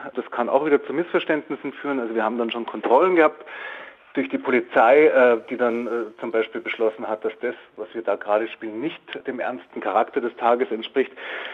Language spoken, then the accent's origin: German; Fürstenfeldbruck, Bavaria, Germany; Ich bin in Fürstenfeldbruck aufgewachsen, also vor den Toren von München